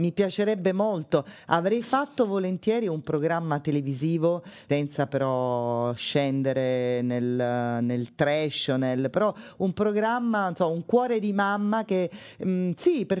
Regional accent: Augusta, Sicily, Italy; come facevo io quando ero ragazzina ad Augusta e osservavo il mondo

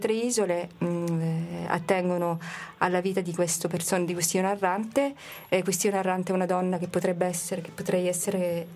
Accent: Sicily, Italy; also born or lived in Umbria; forse lasciamo che sono siciliana, però volevo dire che sono anche umbra.

